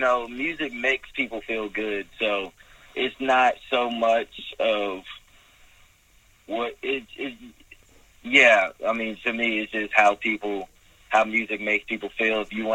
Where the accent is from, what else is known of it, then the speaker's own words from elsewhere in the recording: California, United States; now in Atlanta, United States; Well, I grew up in Cali, so I mean, I didn't always have things I have right now, but I moved to Atlanta a couple years ago